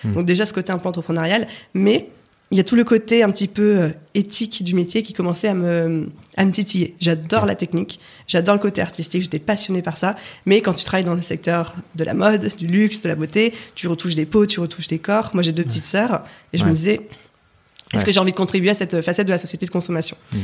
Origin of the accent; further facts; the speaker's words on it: Auvergne-Rhône-Alpes, France; also born or lived in Grenoble; J'ai grandi en Haute-Savoie, à côté d'Annecy, dans un petit patelin où il y a beaucoup de vaches.